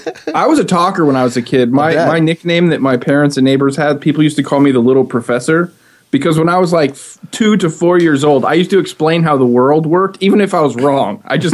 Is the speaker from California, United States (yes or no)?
yes; San Francisco, California, United States; I'm not southern. I'm Californian.